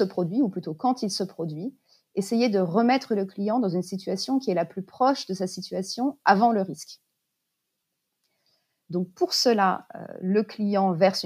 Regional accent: Grand Est, France; now in Paris, France; D'un point de vue perso, j'ai grandi en Lorraine, donc assez proche de la campagne.

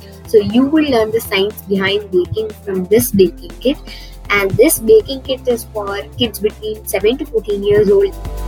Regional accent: Tamil Nadu, India; English is a second language; now in Chennai, India; I'm from Ramanathapuram district, in a village near Moodugalathur, and I'm currently staying here in Chennai, and I'm 11 years old

